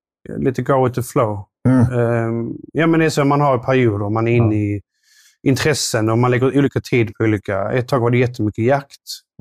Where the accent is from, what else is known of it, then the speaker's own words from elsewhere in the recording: Landskrona, Skåne, Sweden; Jag är en Skånepåg från Landskrona.